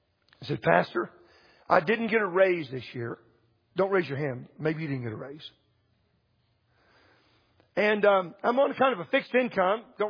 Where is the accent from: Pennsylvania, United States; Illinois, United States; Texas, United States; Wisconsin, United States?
Texas, United States; I'm from Texas. 40 million. They're not 40 million people in Texas, I don't think.